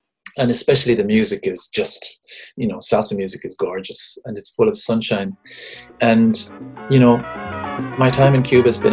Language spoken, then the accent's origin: English; Ireland; I remember from my youth growing up being incredibly proud of being Irish and really mortified by it at the same time.